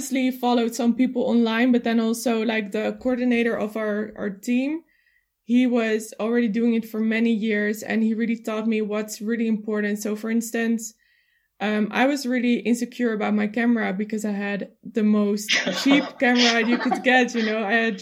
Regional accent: Netherlands; English is a second language; I'm 22 years old. I'm from the Netherlands.

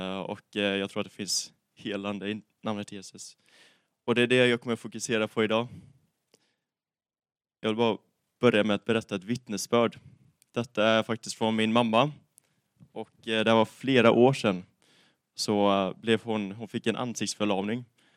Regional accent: Gothenburg, Västra Götaland County, Sweden; now in Nässjö, Sweden; och bor i Nässjö för tillfället. Jag kommer från Göteborg. Och jag får väl tillägga också att jag kommer från Sverige.

